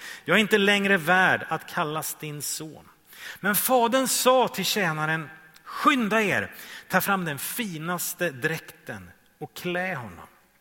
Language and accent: Swedish; Trollhättan, Västra Götaland County, Sweden; Jag är svensk. Jag är man. Jag är gift. Jag är pappa. Jag är 47 år. Jag är Trollhättebo. Jag är Norrlands ättling och stockholmare.